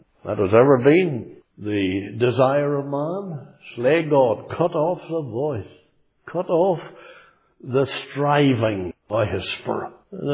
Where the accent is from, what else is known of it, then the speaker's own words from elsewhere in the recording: Belfast, Northern Ireland, United Kingdom; also born or lived in County Fermanagh; We moved to Belfast from County Fermanagh, way down in the west of the province, in 1953. I was 10, about that.